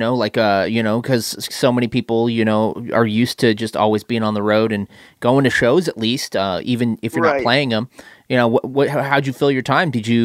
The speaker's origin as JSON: {"language": "English", "town": "Elizabeth City", "region": "North Carolina", "country": "United States", "tie": "born there", "said": "Yeah, Elizabeth City."}